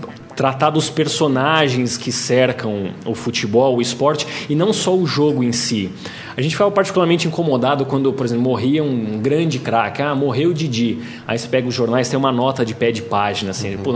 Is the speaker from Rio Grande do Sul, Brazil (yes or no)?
no; São Paulo, Brazil; que é como a gente chamava a bola lá no meu bairro, Santo Amaro. Tantos apelidos da bola.